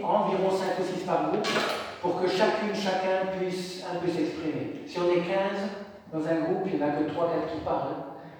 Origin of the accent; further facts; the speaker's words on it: Bourgogne-Franche-Comté, France; also born or lived in Paris / Canada; j'ai étudié au Canada, à l'école publique, et avant ça, à Paris, une école d'ingénieurs. Et avant ça, je viens du pays de Montbéliard. Ceux qui connaissent bien les accents l'ont reconnu.